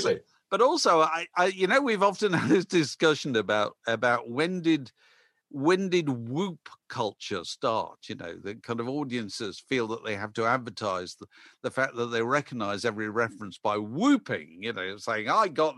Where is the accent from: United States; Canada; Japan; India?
Canada; We're Canadian.